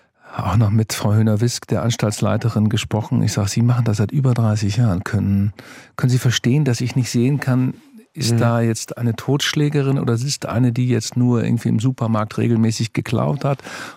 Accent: Northern Germany, Germany; war für mich als Norddeutscher eine besondere Erfahrung.

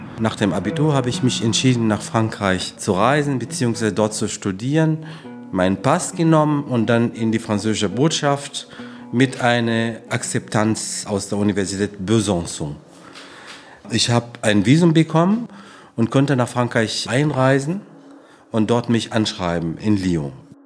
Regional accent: Omdurman, Khartoum, Sudan; German is a second language; Ich komme aus Omdurman. Das ist ein Teil von der Hauptstadt des Sudans, Khartoum. Und das ist die Stadt, wo der blaue Nil sich mit dem weißen Nil trifft.

